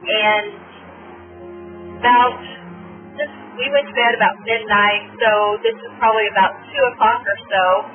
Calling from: Bakersfield, California, United States; I'm calling from Bakersfield, California.

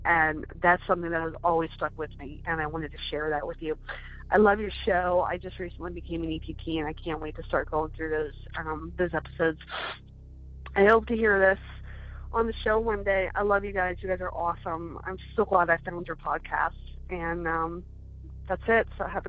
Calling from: Pennsylvania, United States; I'm calling from Pennsylvania.

